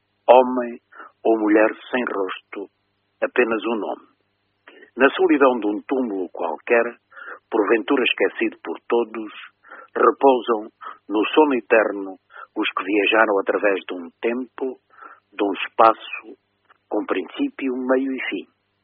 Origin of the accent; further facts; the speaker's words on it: Coimbra, Centro, Portugal; Esta minha queda por estas coisas vem dos meus tempos de criança, vividos na minha terra natal, que é Coimbra.